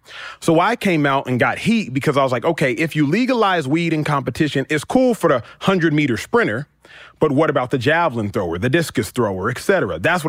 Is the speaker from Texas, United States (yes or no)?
yes; Dallas, Texas, United States; Number two, I'm from Dallas, Texas. I know she went to Carter High School. Mm-hmm. I know that area. I went to church in the hood.